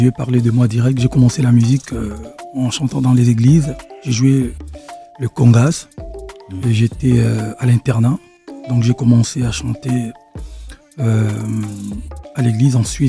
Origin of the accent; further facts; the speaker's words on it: Kinshasa, DR Congo; Moi, je viens de Bandal, Kinshasa, Congo, RDC.